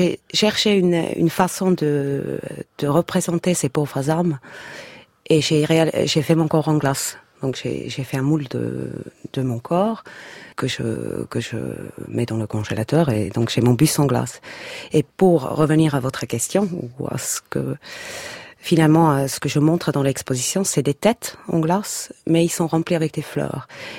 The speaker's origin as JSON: {"language": "French", "region": "German-speaking Switzerland", "country": "Switzerland", "said": "Moi, je suis suisse allemande, ouais."}